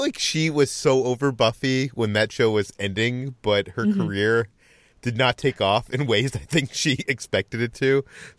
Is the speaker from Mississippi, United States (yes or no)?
no; Boston, Massachusetts, United States; not that I'm a big fan of Cheers, even though I am from Boston, the setting of Cheers.